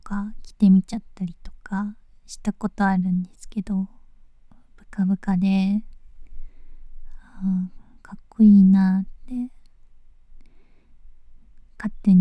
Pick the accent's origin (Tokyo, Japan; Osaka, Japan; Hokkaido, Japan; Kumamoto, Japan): Tokyo, Japan; 出身は東京都です。